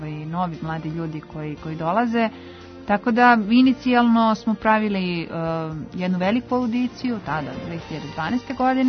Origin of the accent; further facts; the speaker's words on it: Valjevo, Kolubara District, Serbia; imaju čak recimo na violončelu u Valjevu, odakle sam ja, imaju po dve klase pune